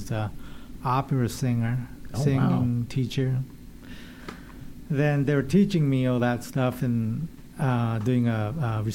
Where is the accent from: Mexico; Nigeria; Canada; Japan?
Japan; English is a second language; moved away as an adult; now in United States; My background? I am Japanese. I came from Japan like 1985, right after high school.